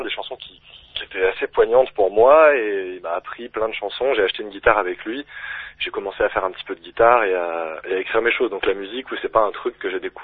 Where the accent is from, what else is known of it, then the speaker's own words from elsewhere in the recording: Caluire-et-Cuire, Auvergne-Rhône-Alpes, France; Plus précisément, je suis de Montsuis, qui est un quartier de Caluire, mais bon. Voilà, on va dire que je suis lyonnais quand même.